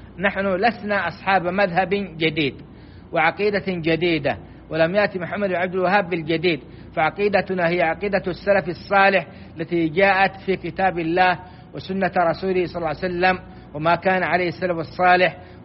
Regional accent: Saudi Arabia; بلادنا السعودية

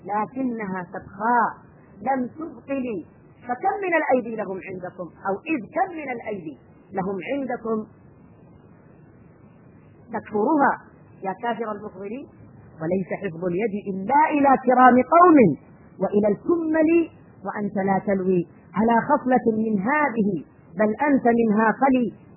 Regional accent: Saudi Arabia; جنوب بلادنا السعودية

